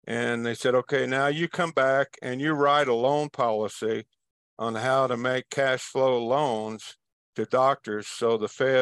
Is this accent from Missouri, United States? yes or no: yes; Missouri, United States; I grew up in Central Missouri as the son of a dentist, and we spent a lot of time as I grew up with other healthcare provider families.